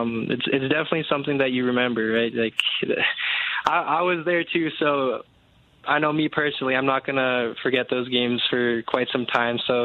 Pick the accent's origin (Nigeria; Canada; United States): Canada; Regina, Saskatchewan; Yeah, I am from Regina.